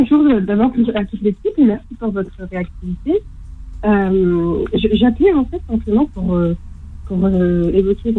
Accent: Châteauroux, Centre-Val de Loire, France; Et je suis donc de Châteauroux.

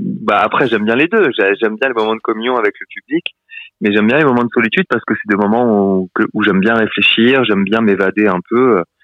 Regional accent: France; parce que voilà, c'est je suis français

